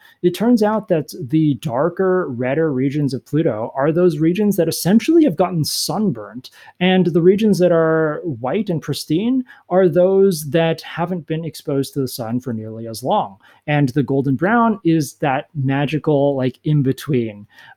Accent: California, United States; I grew up in California, so I applied to basically the UC system

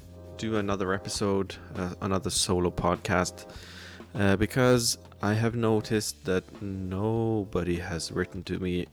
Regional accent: Norway; English is a second language; I'm from Norway, I'm 36.

